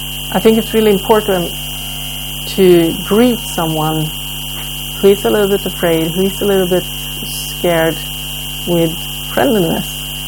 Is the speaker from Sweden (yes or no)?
yes; Sweden; I'm from Sweden, I'm not used to the heat.